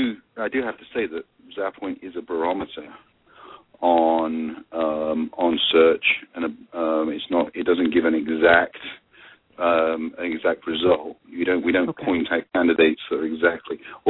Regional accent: United Kingdom; But if you're a solicitor, a lawyer in this country, as you can hear, I'm a Brit

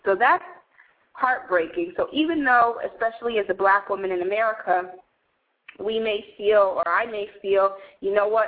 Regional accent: New York, United States; or flavors, because you know I'm from New York, flavors.

